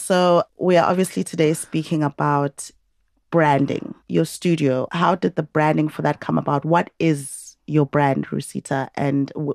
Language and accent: English; Durban, KwaZulu-Natal, South Africa; I'm from Durban, so